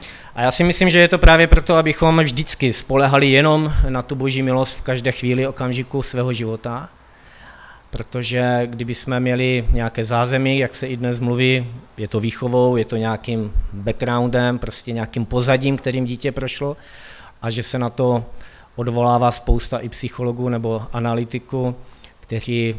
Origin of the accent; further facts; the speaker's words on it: Karviná, Moravian-Silesian Region, Czechia; já jsem původně z Karviné